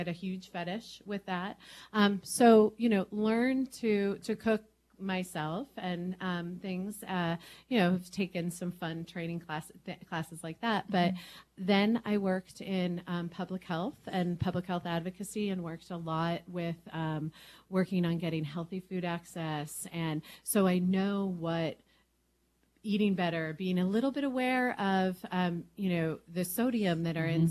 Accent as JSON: {"language": "English", "town": "Des Moines", "region": "Iowa", "country": "United States", "tie": "born or raised there", "also_born_or_lived": "Pennsylvania", "said": "I was born in Pennsylvania, but I grew up in Iowa. It was Des Moines"}